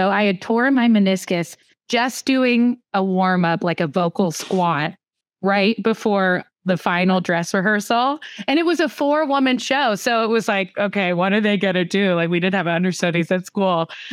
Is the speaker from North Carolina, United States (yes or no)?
yes; Tryon, North Carolina, United States; I grew up in a tiny little town, less than 1500 people, called Tryon, North Carolina.